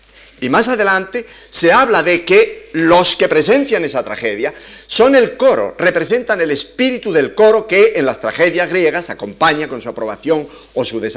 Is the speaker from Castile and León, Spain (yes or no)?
yes; Astorga, Castile and León, Spain; Como cuando yo era muchacho, que en el casino de mi pueblo natal, Astorga, se decía